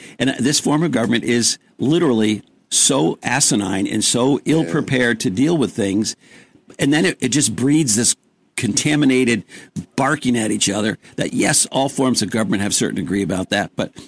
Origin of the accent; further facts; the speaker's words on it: Hadley, New York, United States; born there; now in Saratoga, United States; I mean, I wasn't born here. I was born in Hadley, but I got here as fast as I could.